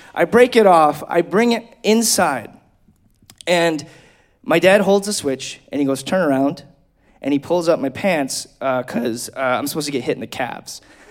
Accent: Taylor, Michigan, United States; I was like, yo, I grew up in Taylor, Michigan.

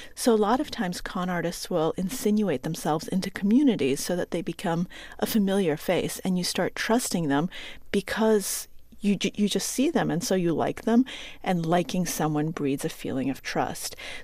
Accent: Acton, Massachusetts, United States; So they could find out that I'm from the Boston suburbs.

